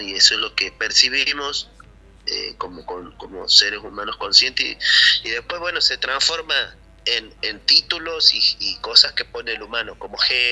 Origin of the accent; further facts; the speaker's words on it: Santiago del Estero, Argentina; Soy argentino, tengo que tocar tango, sí, yo soy santiagueño, sí, he tocado chacarera